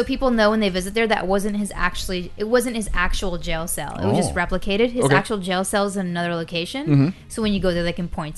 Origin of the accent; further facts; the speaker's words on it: Connecticut, United States; I'm from Connecticut originally